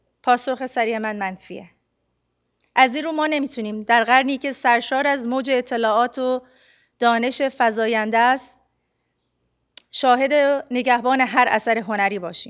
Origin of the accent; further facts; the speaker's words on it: Iran; من هم به عنوان یک ایرانی یهودی